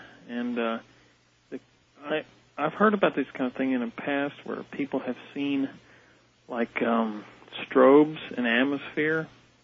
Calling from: Houston, Texas, United States; I'm calling from Houston, Texas.

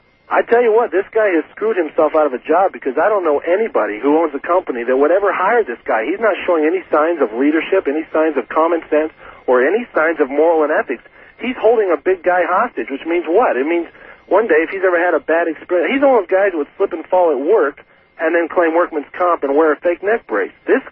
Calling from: Fort Myers, Florida, United States; I'm calling from Fort Myers, Florida.

